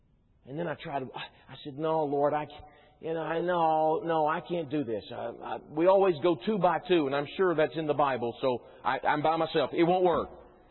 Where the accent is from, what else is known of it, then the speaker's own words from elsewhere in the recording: Texas, United States; And one day I was driving around my little town that I grew up in Texas, and I drove up to a stoplight.